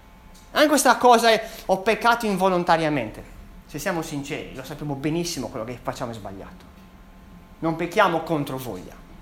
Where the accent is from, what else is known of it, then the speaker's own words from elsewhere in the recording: Sardinia, Italy; io sono sardo, la polenta non è una cosa che noi mangiamo.